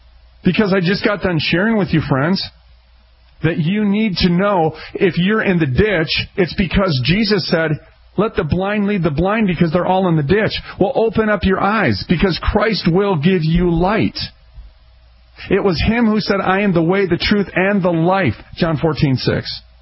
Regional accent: Minneapolis, Minnesota, United States; I'm a street punk kid. I was raised up in North Minneapolis, so whatever you had in life, you had to fight for it.

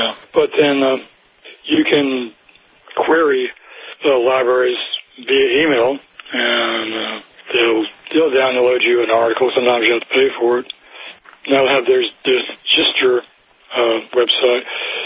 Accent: North Carolina, United States; accent: North Carolina; Maybe it's from my North Carolina accent.

